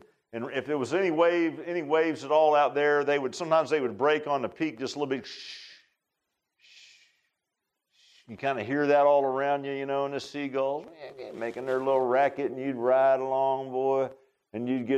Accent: Virginia Beach, Virginia, United States; I grew up in Virginia Beach, and lived near the bay, on the bay side of things, and not that far from the ocean side

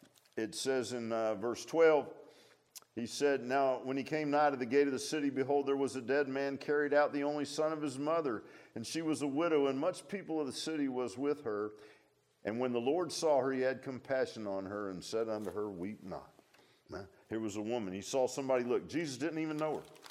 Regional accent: Virginia Beach, Virginia, United States; I grew up in Virginia Beach, and at that time, Virginia Beach was a sleepy little, you know, town compared to today. It was, you know, I'd never been in a big city. Moved up to Northern Virginia

